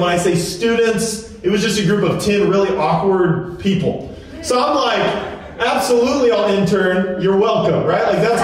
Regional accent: Dallas, Texas, United States; now in Lawrence, United States; And I grew up in the church. I grew up in Dallas. I'm what we would call a kingdom kid.

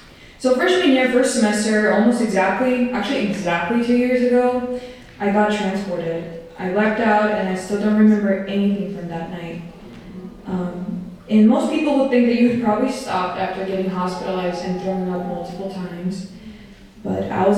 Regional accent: Ukraine; And yeah, so I come from Ukraine and I grew up there my whole life.

